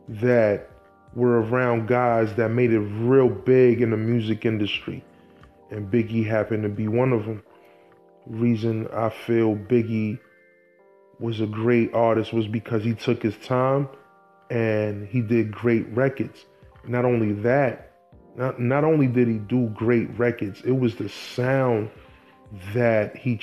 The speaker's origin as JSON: {"language": "English", "town": "Brooklyn", "region": "New York", "country": "United States", "tie": "born or raised there", "said": "Brooklyn, New York, which is my hometown. I was born and raised in Fort Greene Projects, Kings County Hospital"}